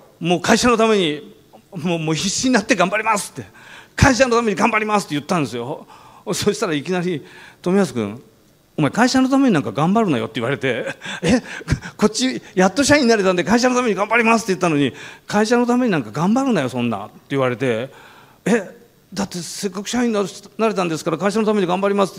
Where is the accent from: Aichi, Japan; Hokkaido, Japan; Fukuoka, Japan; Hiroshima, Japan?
Aichi, Japan; Toyokawa; also born or lived in Toyohashi; 僕愛知県豊川市出身で高校まで豊橋だったんですけど